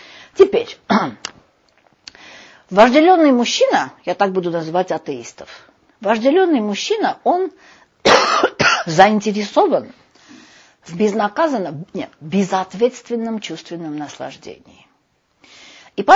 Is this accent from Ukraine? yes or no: no; Armenia; скажем, из страны, из которой я сама, я из Армении.